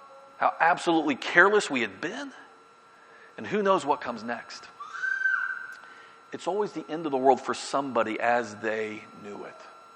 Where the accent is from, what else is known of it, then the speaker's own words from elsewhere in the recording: Tampa, Florida, United States; when I grew up in Tampa, one of the things, we have a cool airport in Tampa.